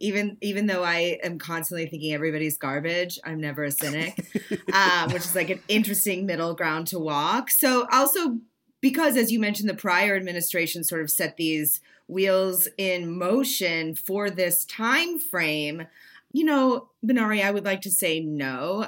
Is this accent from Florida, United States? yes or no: no; Maine, United States; I'm from Northern Maine and I have bought pie off people's lawns